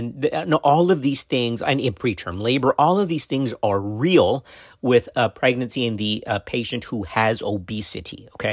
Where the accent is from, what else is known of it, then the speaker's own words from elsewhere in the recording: Texas, United States; that is a physician out of my home state of Texas who is a gifted bariatric surgeon.